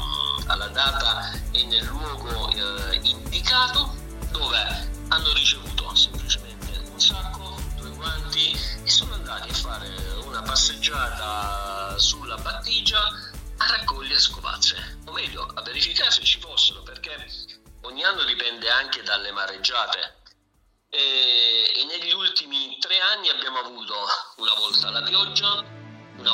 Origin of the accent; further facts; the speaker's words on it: Apulia, Italy; now in Friuli Venezia Giulia, Italy; Sai, da salentino mi sono adeguato, ho iniziato a imparare anche le terminologie del territorio.